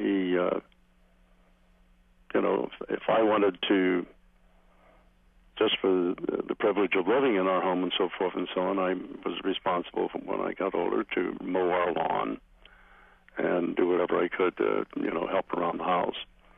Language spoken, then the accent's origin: English; East Coast, United States; also born or lived in Rochester / Garden City / Lancaster; But born and raised on the East Coast, primarily in the beginning, I must have been a very bad boy because about 3 months after I was born, we moved from Rochester and moved into Garden City, Long Island